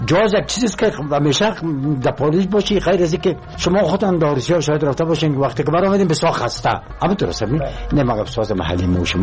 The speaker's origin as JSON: {"language": "Persian", "country": "Afghanistan", "said": "به خاطر وطن خود، به خاطر وطنم خود،"}